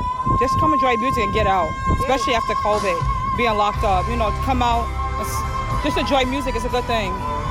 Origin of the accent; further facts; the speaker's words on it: Brooklyn, New York, United States; I'm originally from Brooklyn, Bed-Stuy, Ocean Avenue.